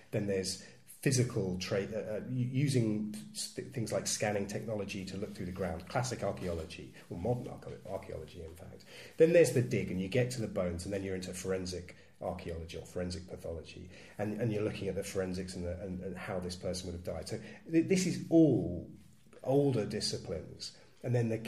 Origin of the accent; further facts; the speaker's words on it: East of England, United Kingdom; So whereas you and I, including if I'm from Suffolk, thank you very much, we should have 256 people eight generations back.